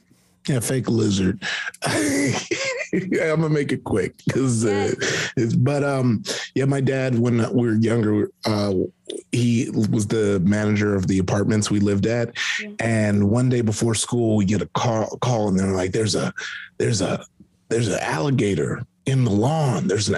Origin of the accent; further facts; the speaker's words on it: Compton, California, United States; Compton, California.